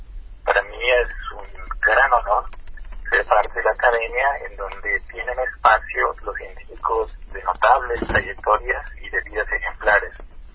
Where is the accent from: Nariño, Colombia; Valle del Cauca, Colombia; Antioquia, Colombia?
Nariño, Colombia; Ipiales; yo soy nativo de un pueblo pequeño del departamento de Nariño, Upiales, un pueblo con vocación netamente agrícola.